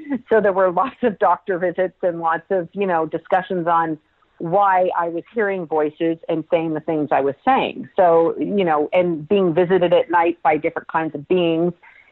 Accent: Toronto, Ontario, Canada; I first of all wasn't born on the streets of Toronto, but yes, I was born in Toronto, Canada, which is my homeland, my home people.

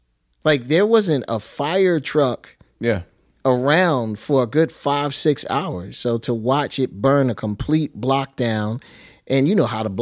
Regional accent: Philadelphia, Pennsylvania, United States; I am. I'm from 57th and Rodman, which is right next to 57th and Cedar, which is between Baltimore Avenue and Market Street

